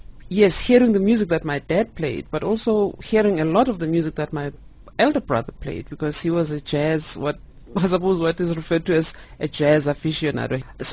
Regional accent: Soweto, Gauteng, South Africa; I was born and raised in Soweto, in Orlando West Soweto, born of highly musical parents who were both professionals.

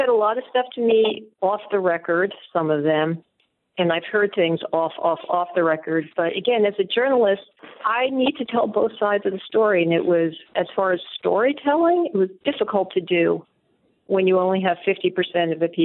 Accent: New Jersey, United States; I've known Mike since I started racing, because I'm from New Jersey.

